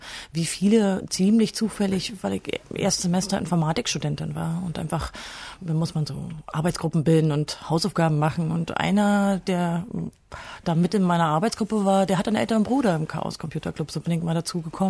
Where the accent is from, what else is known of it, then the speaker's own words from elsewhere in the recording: East Germany, Germany; Na, ich bin ein Ossi.